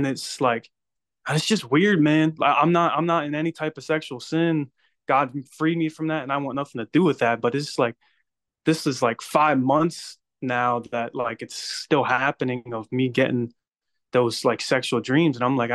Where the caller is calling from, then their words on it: Pennsylvania, United States; I'm calling in from Pennsylvania.